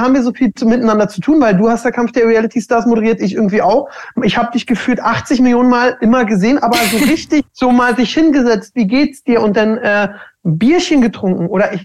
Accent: Berlin, Germany; ich bin Berliner. Ich kann ganz anders reden, wenn du willst.

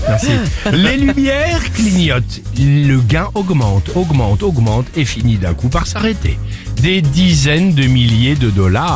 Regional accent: Aulnay-sous-Bois, Île-de-France, France; Moi, je suis d'Aulnay-sous-Bois, moi.

